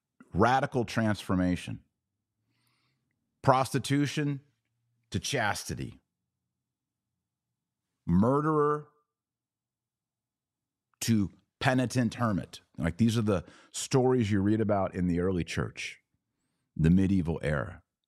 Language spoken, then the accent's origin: English; Texas, United States; I think, Michael, what I experience as an American, as a Texan, as a father, as a Catholic